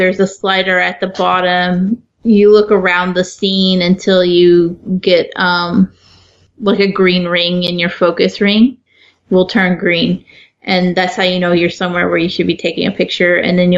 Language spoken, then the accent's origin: English; United States; I'm very American in that way.